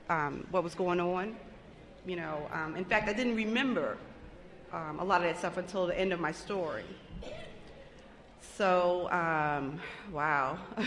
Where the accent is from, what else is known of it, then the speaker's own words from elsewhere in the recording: Boston, Massachusetts, United States; I grew up in Boston. My mom is white. We grew up in a housing project.